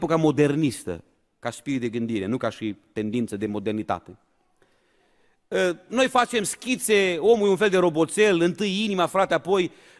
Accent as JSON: {"language": "Romanian", "town": "Arad", "region": "Arad County", "country": "Romania", "tie": "born or raised there", "said": "am crescut eu, în Arad, vreau să vă spun că diferența între duminică și joi e foarte mică."}